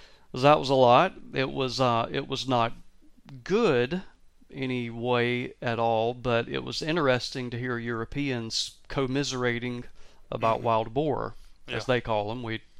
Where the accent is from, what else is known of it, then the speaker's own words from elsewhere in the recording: Georgia, United States; I grew up in Georgia, and back then it was Labor Day weekend, dove hunt.